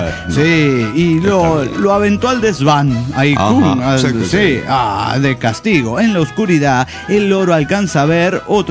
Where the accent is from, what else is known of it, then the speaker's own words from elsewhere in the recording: Tierra del Fuego, Argentina; de Tierra del Fuego, Argentina.